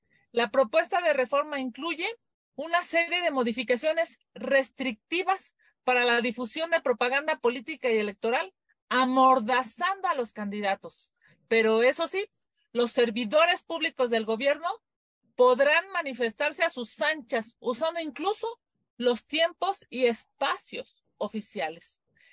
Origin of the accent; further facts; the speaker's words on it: Mexico; esta democracia que tanto nos ha costado construir como mexicanos